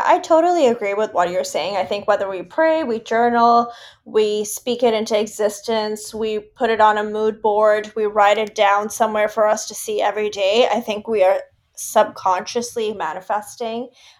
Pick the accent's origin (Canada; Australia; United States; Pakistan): Pakistan; like I grew up in Pakistan and Rami is in the US, and I would have never thought like a girl born and raised in Pakistan